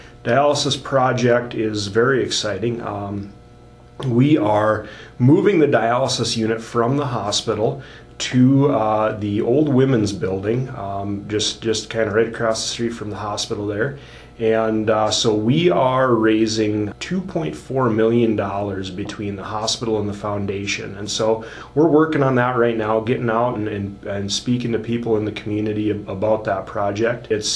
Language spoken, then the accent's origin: English; Mobridge, South Dakota, United States; now in Huron, United States; Well, I'm originally from Mobridge, so I'm a South Dakota boy originally